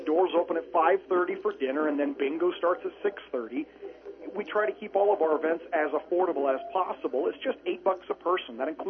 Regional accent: Kingman, Arizona, United States; I grew up in Kingman. I was participating in programs like this when I was a kid.

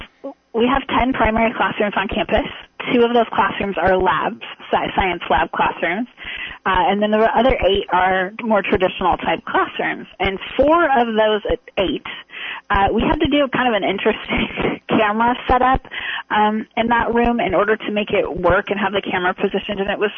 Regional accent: Pacific Northwest, United States; now in Lake Havasu City, United States; Yeah. I'm from the Pacific Northwest.

